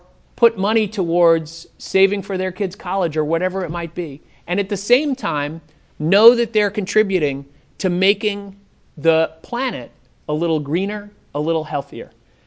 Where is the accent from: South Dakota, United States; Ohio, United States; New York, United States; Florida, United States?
New York, United States; New York City; I grew up in New York City in the 1960s and 1970s when, frankly, we thought our cities were falling apart.